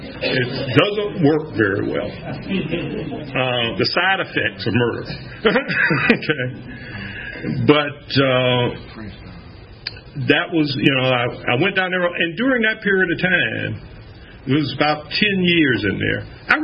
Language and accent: English; West Palm Beach, Florida, United States; also born or lived in Jacksonville / Miami; See, I was in Jacksonville, Florida then. And then we moved down to Miami. And, oh, originally I'm from West Palm Beach, Florida.